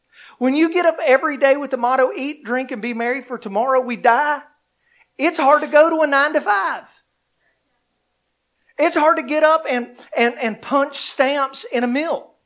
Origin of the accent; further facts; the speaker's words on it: Bristol, Virginia, United States; So when I was a teenager, I grew up in Bristol, Virginia, Bristol, Tennessee.